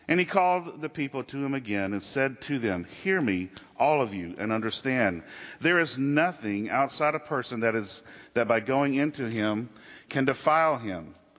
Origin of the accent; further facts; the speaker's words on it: the South, United States; Now, I was born in the South, reared in the South. My dad was in the Navy, so we just traveled all over the Southeast and the Gulf Coast.